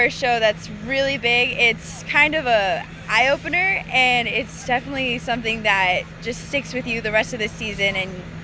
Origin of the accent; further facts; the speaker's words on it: Placentia, California, United States; Placentia, California.